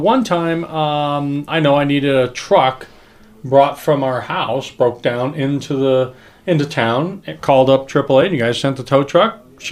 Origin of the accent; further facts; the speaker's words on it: Colorado, United States; I was born and raised in Colorado. And I always say I need to do the Colorado tour because there's so many parts of Colorado I haven't seen.